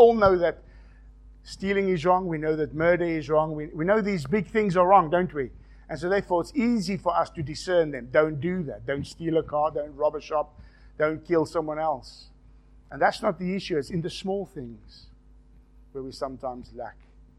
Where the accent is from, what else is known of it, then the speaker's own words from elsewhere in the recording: South Africa; And being South African, sometimes that I don't agree can be very blunt.